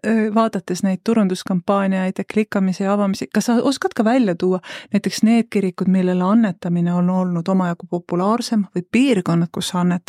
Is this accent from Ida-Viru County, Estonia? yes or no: no; Elva, Tartu County, Estonia; ma olen Elvast pärit.